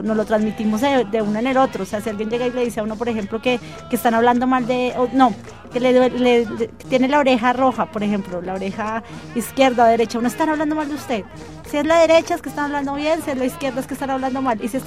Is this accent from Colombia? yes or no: yes; Colombia; Nosotros somos, los colombianos somos muy, muy creyentes de todo, como somos tan creyentes en la parte de nuestra religión